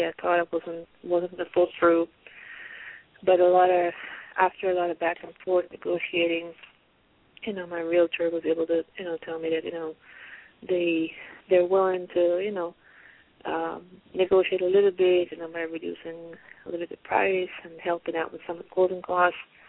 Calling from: Pennsylvania, United States; I'm calling from Pennsylvania.

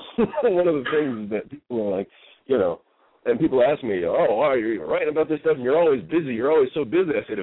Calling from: Canton, Ohio, United States; I'm calling from Canton, Ohio, at the moment.

